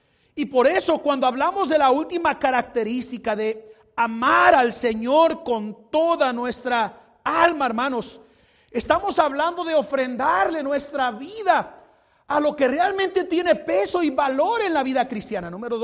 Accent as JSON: {"language": "Spanish", "country": "Mexico", "said": "yo no estoy tan afanado porque soy mexicano, hermanos."}